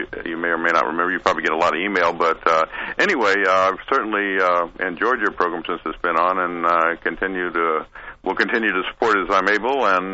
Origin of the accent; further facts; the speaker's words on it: California, United States; I said I'm from California, which is true. That's where my home is.